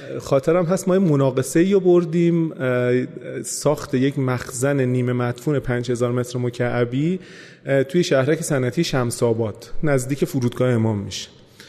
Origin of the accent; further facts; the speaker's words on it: Tehran, Tehran Province, Iran; also born or lived in Isfahan; اصفهان یه 3-4 روز بمونم یه ذره لهجه‌م برمیگرده واقعا. خب به خاطر شغل پدرم اومدیم تهران و من خب تقریبا تمام زندگیم بعد از اون تهران بوده.